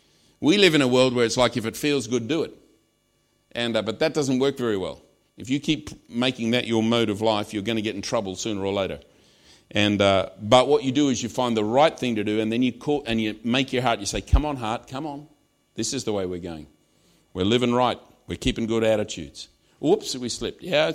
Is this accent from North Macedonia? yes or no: no; Australia; now in United Kingdom; I'm from Australia. I've been here for 16 years, and I'm staying.